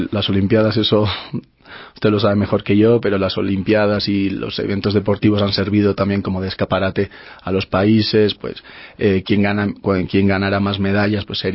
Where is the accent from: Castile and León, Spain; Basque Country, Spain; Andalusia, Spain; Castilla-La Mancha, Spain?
Basque Country, Spain; Orio; practicaba remo y competía ya pues en el club de mi pueblo, de Orio